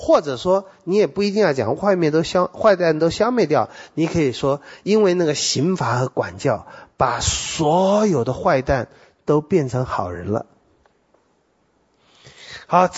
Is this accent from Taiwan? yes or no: yes; Taiwan